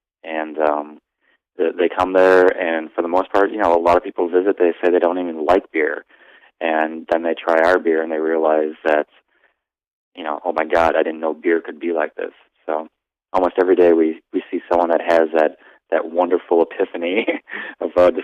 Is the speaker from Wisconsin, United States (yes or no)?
yes; Wisconsin, United States; I went to college, and I grew up in Wisconsin. Went to college at UW-Madison.